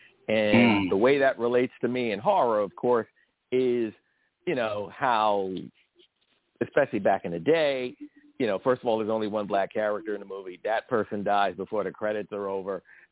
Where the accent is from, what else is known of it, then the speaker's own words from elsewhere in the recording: Brooklyn, New York, United States; Well, I grew up in Brooklyn, Fort Greene, before it was the gentrified Shangri-La that it is now.